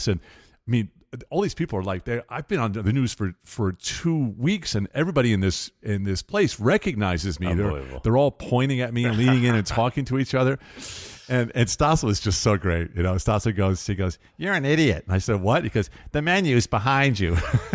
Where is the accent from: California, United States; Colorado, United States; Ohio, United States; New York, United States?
New York, United States; I knew New York. I grew up on Long Island, but I'm a fish out of water.